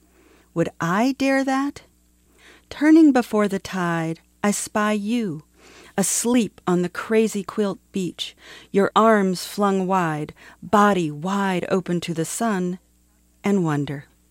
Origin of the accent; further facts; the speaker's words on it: Maine, United States; now in Duluth, United States; I grew up in Maine, and I live in Duluth, Minnesota.